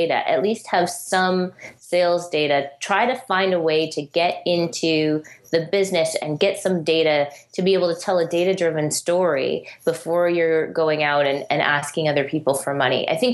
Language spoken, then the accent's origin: English; Detroit, Michigan, United States; My hometown is in the Detroit area, and that area is going through a rebirth